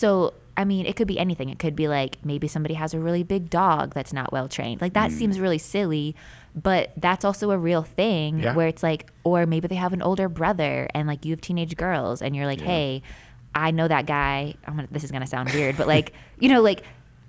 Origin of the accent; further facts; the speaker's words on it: Northeast, United States; now I'm from the Northeast and gun culture is all, like also just really different there.